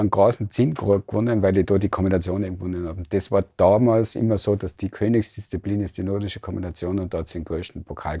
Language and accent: German; Absam, Tyrol, Austria; Aber wir sind beide aus Absam